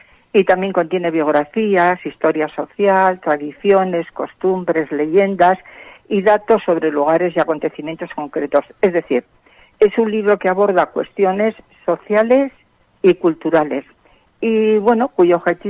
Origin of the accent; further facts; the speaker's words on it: Plentzia, Basque Country, Spain; born there; now in Bilbao, Spain; nací en Plencia y vivo en Bilbao. Nací en el año 1946, o sea que tengo unos cuantos años